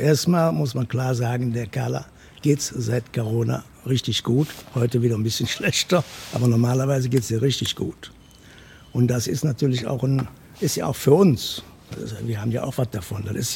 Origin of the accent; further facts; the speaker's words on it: Cologne, North Rhine-Westphalia, Germany; also born or lived in Stendal; War ein halbes Jahr alt, wie ich nach Köln kam.